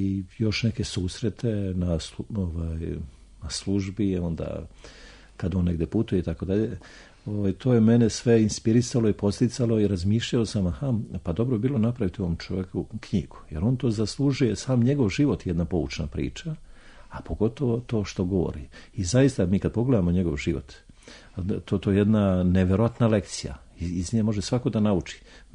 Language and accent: Serbian; Serbia; upravo na Drini, to je inače moj rodni kraj